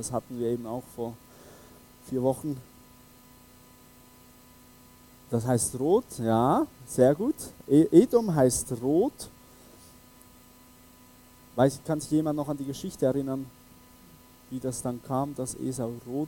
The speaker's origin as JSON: {"language": "German", "country": "Switzerland", "said": "ich selber, ich bin Schweizer und ich habe eine Deutsche geheiratet"}